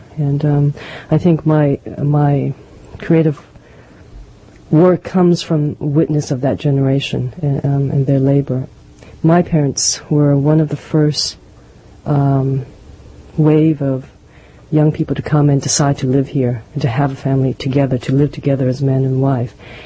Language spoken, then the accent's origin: English; United States; I had gone to Berkeley, which was very different. I was born and raised in Chinatown. And so it was a whole new world for me to be outside of Chinatown.